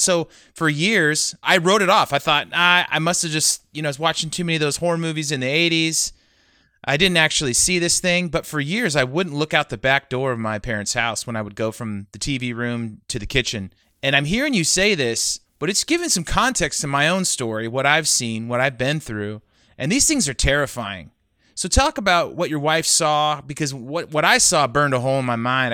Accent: West Coast, United States; I grew up on the West Coast. You don't know your neighbors as well out there.

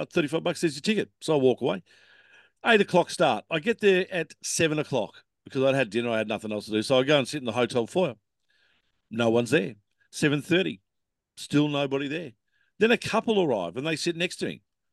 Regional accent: Australia; I said, you don't know me, but I'm from Australia.

